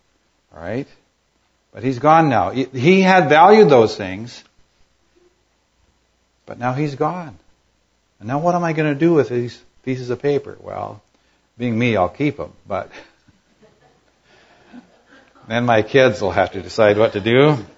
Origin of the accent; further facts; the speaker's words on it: Alberta, Canada; I was in my hometown in Alberta, perhaps for the last time.